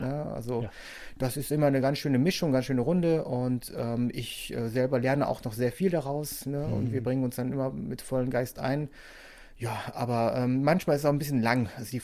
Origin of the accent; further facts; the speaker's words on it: Mönchengladbach, North Rhine-Westphalia, Germany; Ich bin gebürtiger Mönchengladbacher, bin auch Fußballsozialisation hat auch über Gladbach stattgefunden natürlich.